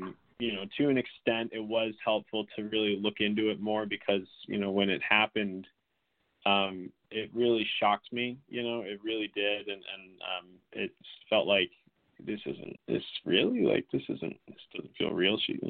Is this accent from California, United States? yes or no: no; Newton, Massachusetts, United States; also born or lived in Chicago; I was born in Chicago, but I moved when I was with my family when I was three to Newton.